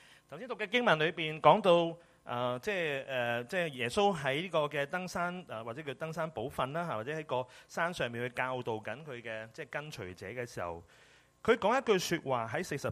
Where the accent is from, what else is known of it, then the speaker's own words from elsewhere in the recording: Hong Kong; 對我哋香港人嚟講係合理過不過嘅